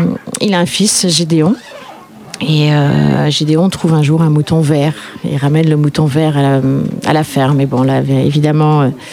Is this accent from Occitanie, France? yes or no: yes; Toulouse, Occitanie, France; Nous, on vient de Toulouse.